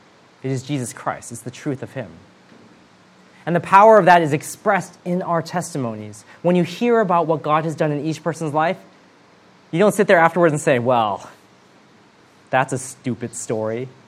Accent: United States; moved away; When I first came to this country from the States, growing up in America, there's a lot of churches in the city I grew up

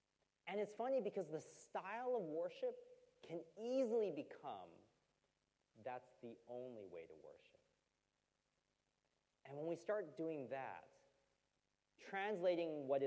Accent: United States; Growing up in the States, I grew up in a church which only used the organ for worship.

